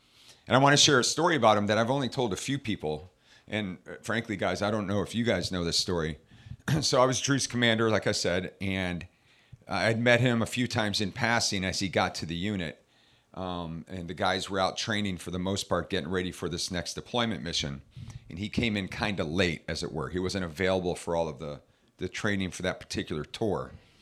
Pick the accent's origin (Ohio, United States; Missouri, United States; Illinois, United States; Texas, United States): Ohio, United States; We later found out we're both from Ohio